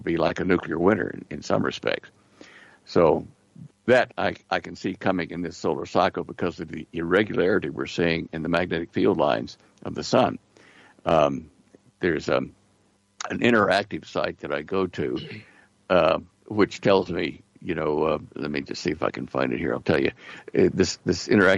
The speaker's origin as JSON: {"language": "English", "region": "Texas", "country": "United States", "tie": "born there", "said": "That's my home state where I was born."}